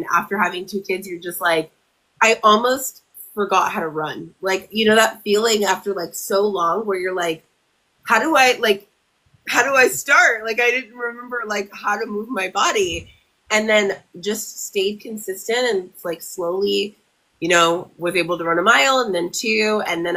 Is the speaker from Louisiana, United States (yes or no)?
no; Sacramento, California, United States; Born and raised in Sacramento.